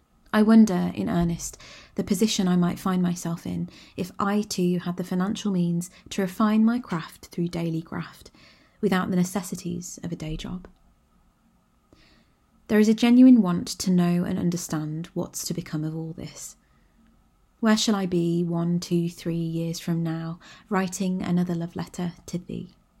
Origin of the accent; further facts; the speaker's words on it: Walsall, West Midlands, United Kingdom; I think too of the long-standing industrial and manufacturing heritage associated with my hometown of Walsall, leather beating, embossing and saddle making.